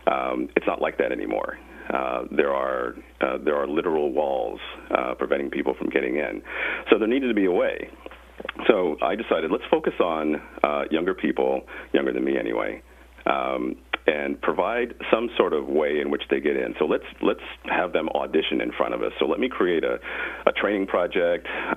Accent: Oklahoma, United States; Well, I'm originally from Oklahoma. I graduated from Oklahoma State University, and I started out at station KOSU.

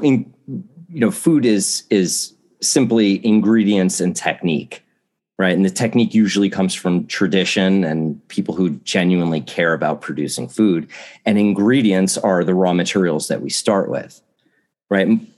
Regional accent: New Jersey, United States; Yeah, but I grew up in New Jersey, and we have Italian restaurants all over the place.

